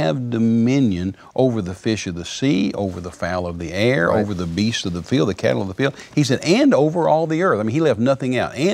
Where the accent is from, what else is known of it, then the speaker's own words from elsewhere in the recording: United States; And that goes over our head as an American, because we don't think in those terms